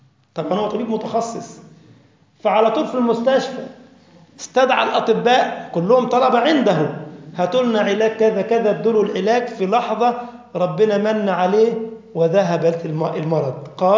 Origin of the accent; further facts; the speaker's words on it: Egypt; هو ساكن في مدينة اسمها مدينة 6 أكتوبر عندنا في مصر